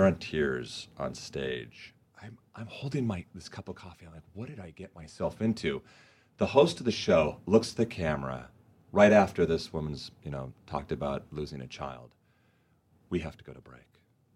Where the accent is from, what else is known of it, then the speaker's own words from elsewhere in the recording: Huntington Beach, California, United States; In Huntington Beach.